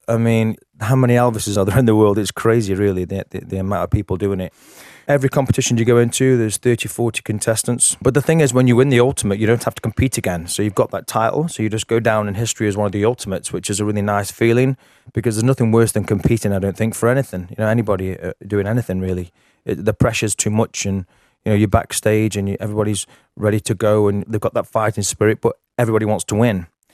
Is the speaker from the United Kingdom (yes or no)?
yes; England, United Kingdom; I'm an English guy